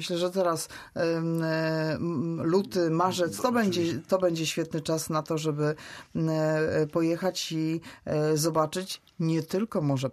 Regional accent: Szczecin, West Pomeranian Voivodeship, Poland; My ze Szczecina

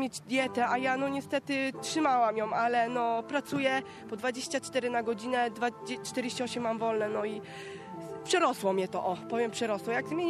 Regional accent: Gryfino, West Pomeranian Voivodeship, Poland; now in Chojna, Poland; Cieszy mnie to, że jestem rodowitą gryfinianką i też czasem reprezentuję Hojnę, bo jednak tam mieszkam, nie? Z dzieckiem.

